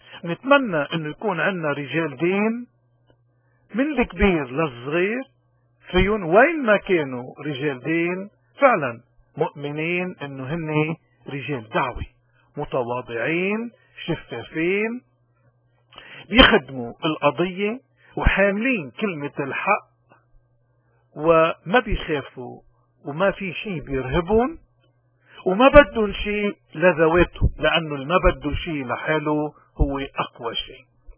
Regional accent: Lebanon; moved away; نحن كمغتربين لبنانيين

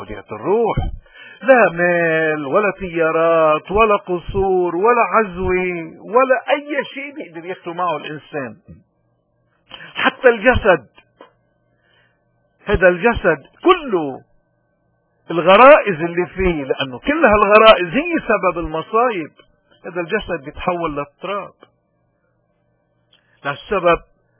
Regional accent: Lebanon; من هون نحن كلبنانيين ووطننا اليوم عم بمر ببؤس

